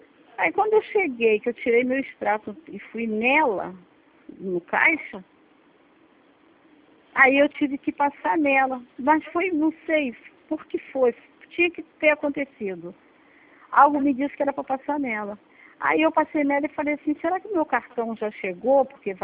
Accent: Rio de Janeiro, Brazil

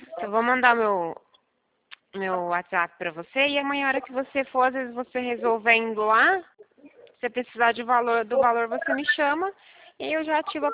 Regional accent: Santa Rosa, São Paulo, Brazil; now in Pirassununga, Brazil; Na verdade, agora eu moro em Pirassununga, mas eu sempre morei 21 anos em Santa Rosa, mas eu vou aí todo final de semana.

